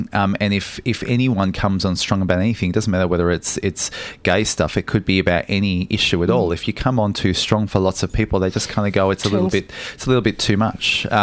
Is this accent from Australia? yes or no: yes; Geelong, Victoria, Australia; Growing up in Geelong...